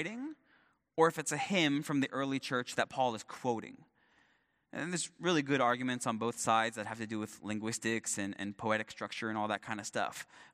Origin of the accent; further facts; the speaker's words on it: Queens, New York, United States; also born or lived in Manhattan; 1985, I was born. 1987, I went to nursery school. 1991, I moved from Manhattan to Queens.